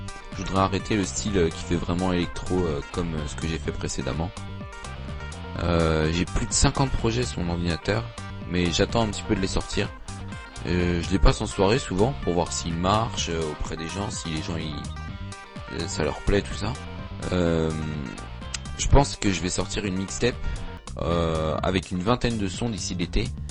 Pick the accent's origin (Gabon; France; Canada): France; Laval, Pays de la Loire; born there; now in Dijon, France; j'ai 15 ans, je suis né à Laval le 18 septembre 2001. J'habite maintenant à Dijon depuis 4 ans, mais je reviens sur Laval toutes les vacances scolaires.